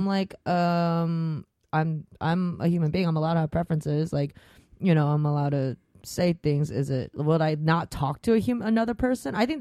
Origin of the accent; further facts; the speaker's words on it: Sacramento, California, United States; growing up in Sac, it was weird being gay here.